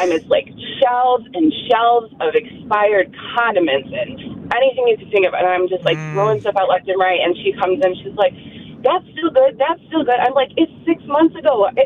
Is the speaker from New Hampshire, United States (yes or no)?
yes; New Hampshire, United States; my mom, I'm from New Hampshire, we go home twice a year.